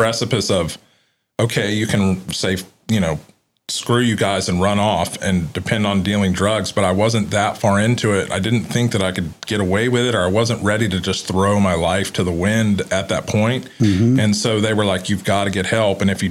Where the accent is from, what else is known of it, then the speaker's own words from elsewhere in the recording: Houston, Texas, United States; I'm from Houston originally.